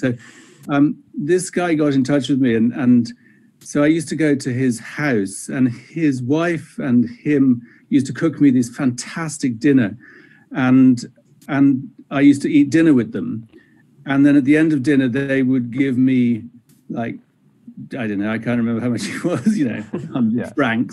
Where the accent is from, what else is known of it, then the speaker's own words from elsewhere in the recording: Ireland; Well, I come from Ireland. I guess this is the job for me.